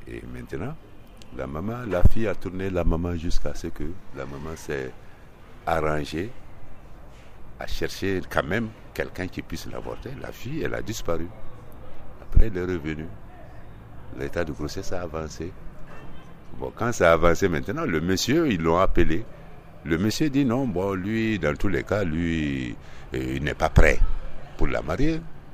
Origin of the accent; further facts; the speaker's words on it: Mali; Mais chez nous, au Mali, le sexe, c'est quelque chose.